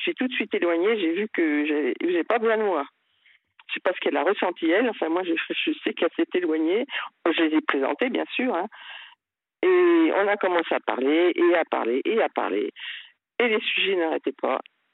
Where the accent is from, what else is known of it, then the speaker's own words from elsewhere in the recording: Nevers, Bourgogne-Franche-Comté, France; Donc, tous les deux, on est originaire de Nevers.